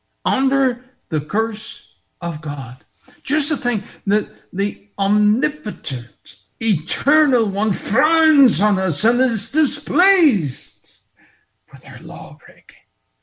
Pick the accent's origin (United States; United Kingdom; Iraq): United Kingdom; Northern Ireland; in the evangelical circle in which I grew up in the Northern Ireland